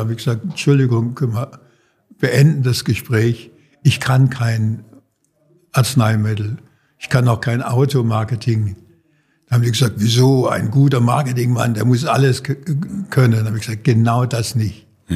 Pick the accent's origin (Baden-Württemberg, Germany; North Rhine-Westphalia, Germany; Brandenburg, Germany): Baden-Württemberg, Germany; Heilbronn; Also ich komme aus dem Schwabenland, komme aus Heilbronn, bin geboren in der Nähe von Heilbronn, bin dann zur Schule, zum Abitur in Heilbronn gegangen